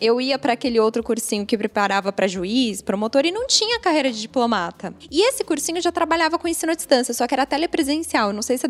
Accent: São Paulo, Brazil; also born or lived in Campinas; Eu sou de São Paulo, mas à época eu morava em Campinas e fiz faculdade lá.

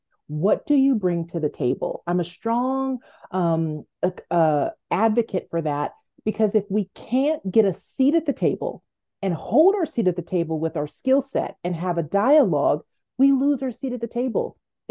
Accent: Los Angeles, California, United States; I'm from Los Angeles, so they were just really gritty.

